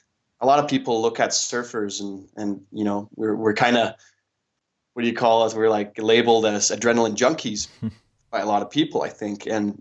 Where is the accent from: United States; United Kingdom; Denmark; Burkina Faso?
Denmark; I come from Denmark.